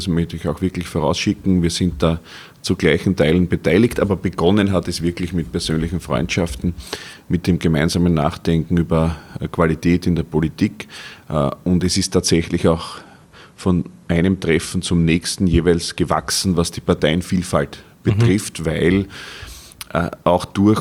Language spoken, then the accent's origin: German; Gerersdorf, Lower Austria, Austria; In meiner Heimatstadt Gerersdorf kommt die Europäische Union so an, wie wir es insgesamt aus Österreich kennen.